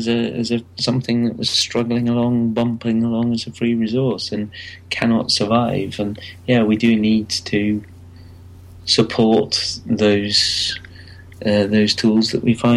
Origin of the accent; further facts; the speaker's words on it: England, United Kingdom; I think Again But Slower is named after how we as English people speak other people's languages and louder.